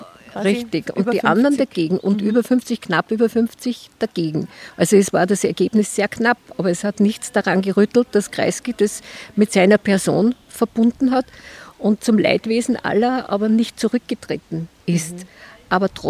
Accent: Austria; zwar bei uns in Österreich erst um Zeit versetzt

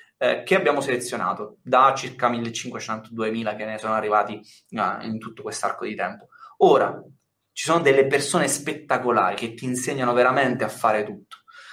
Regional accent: Milan, Lombardy, Italy; now in Termoli, Italy; Io sono da Milano, mi sono trasferito a Termoli, anche per star vicino alla famiglia

